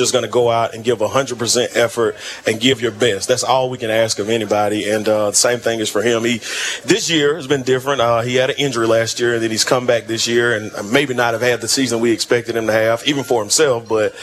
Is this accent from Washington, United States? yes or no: no; Alabama, United States; For me personally, I'm from Shelby County, so I'm not from Sylacauga, but I'd heard about Coach Jones a lot before I moved here.